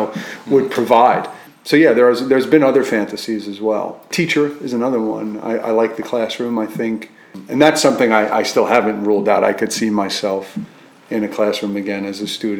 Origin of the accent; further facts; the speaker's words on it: Yonkers, New York, United States; also born or lived in Bronx; Born in the Bronx and then raised in the first half of my life in Yonkers.